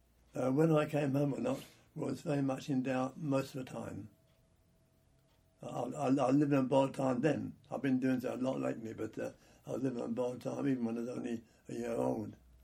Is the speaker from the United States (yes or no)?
no; London, United Kingdom; was born on July the 28th, 1926, at 80 St Mary's Road, Peckham.